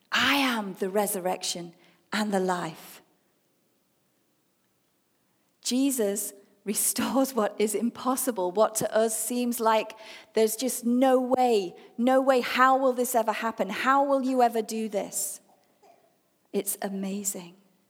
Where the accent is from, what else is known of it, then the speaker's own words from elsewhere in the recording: England, United Kingdom; we're both English, and we were both married to stubborn Englishmen who just would not accept Jesus.